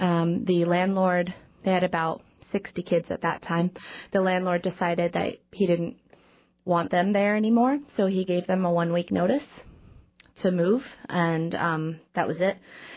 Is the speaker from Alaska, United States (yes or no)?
yes; Juneau, Alaska, United States; I love Juneau, it's my hometown.